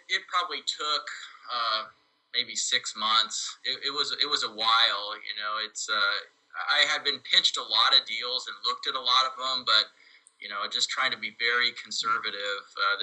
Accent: Santa Rosa, California, United States; I'm from Santa Rosa, California.

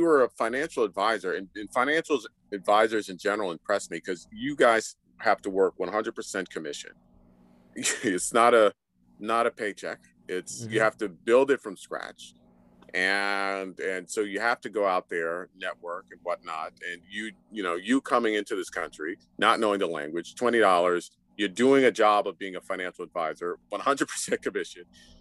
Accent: New York City, New York, United States; my parents actually came to this country from Haiti. And yeah, I was born and raised in New York City. I still live in New York City.

